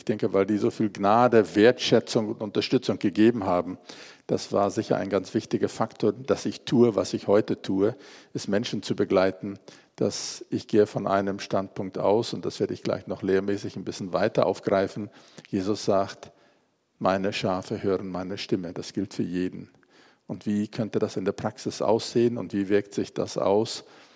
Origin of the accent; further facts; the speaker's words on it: South Africa; first language German; Ich bin in Südafrika geboren und aufgewachsen und meine Vorfahren, die kamen als Missionare nach Südafrika. Und deswegen bin ich dann deutschsprachig in Südafrika aufgewachsen